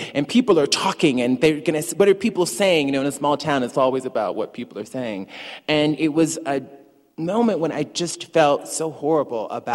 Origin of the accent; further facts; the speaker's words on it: the South, United States; And I was from the Black Church of the South, and so, you know, Black women in the South also fan themselves very much like Scarlett O'Hara with a handheld fan.